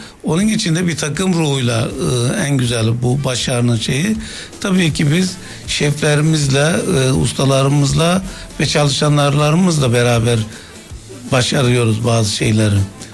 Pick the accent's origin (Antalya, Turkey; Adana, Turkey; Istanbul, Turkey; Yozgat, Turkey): Adana, Turkey; biz Adanalıyız tabii bizde böyle bir de jargon vardır biz Adanalıyız Allah'ın adamıyız falan diye böyle hani bir de maço kültürü de bizde güçlüdür